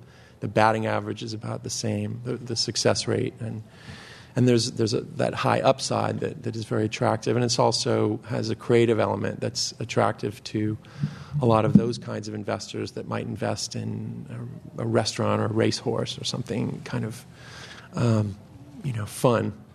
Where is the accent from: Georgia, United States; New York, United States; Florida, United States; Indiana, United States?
Florida, United States; Miami; I'm from Miami, so the story is set in South Florida and Florida.